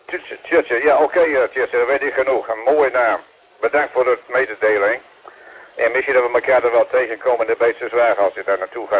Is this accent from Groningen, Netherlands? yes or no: yes; Groningen, Netherlands; ik ben geen echte Fries, ik ben een Groninger. Maar mijn opvoeder, mijn beppe, was wel een Fries.